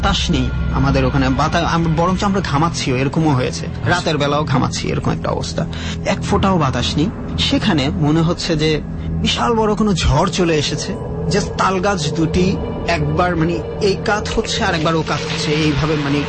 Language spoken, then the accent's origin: Bangla; Dhaka, Dhaka Division, Bangladesh; আমি ঢাকাতেই বড় হয়েছি